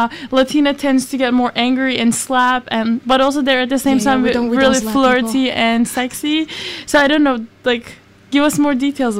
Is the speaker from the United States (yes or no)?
no; Turkey; English is a second language; I'm from Turkey.